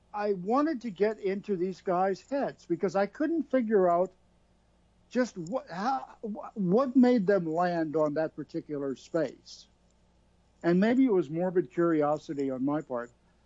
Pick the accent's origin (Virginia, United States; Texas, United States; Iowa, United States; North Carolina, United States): Virginia, United States; Alexandria; headquartered in Arlington, Virginia, just one town over from my hometown, Alexandria.